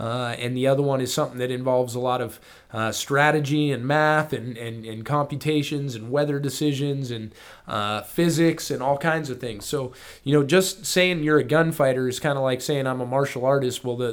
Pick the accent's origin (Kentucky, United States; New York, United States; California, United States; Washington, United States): California, United States; also born or lived in France; because I grew up in California and in France where guns really just weren't around.